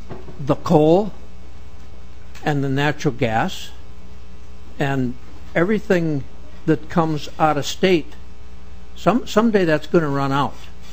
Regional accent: Minnesota, United States; I'm from Southwest Minnesota, here with my wife, Kathy.

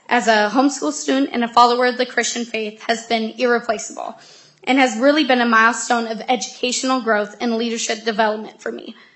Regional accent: Faribault, Minnesota, United States; I'm a senior in high school and a PSEO student at Northwestern, and I'm from Faribault, Minnesota.

